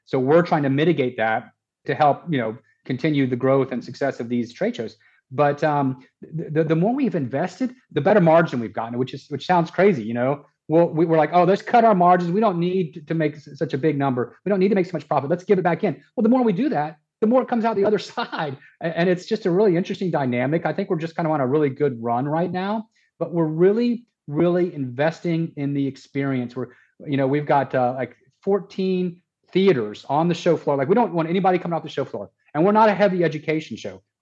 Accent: Atlanta, Georgia, United States; I love Atlanta, it's my hometown

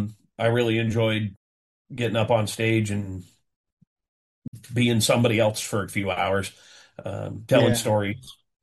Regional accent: Washington, United States; I was born and bred in Washington and moved down to Vegas around 2001 after I found out that my father was ill.

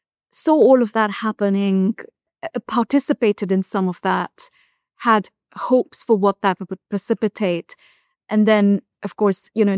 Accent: New Delhi, Delhi, India; moved away as an adult; I grew up in New Delhi, India, more or less, by and large, but I come from a very international family with close family members living on all continents.

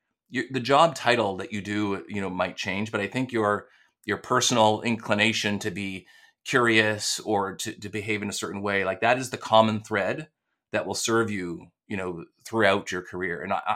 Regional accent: Canada; And so being Canadian, people want to Frenchify my name all the time

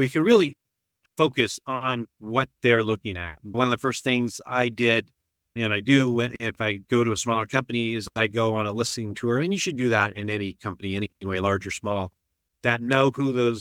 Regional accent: United States; And I'm from the U.S.

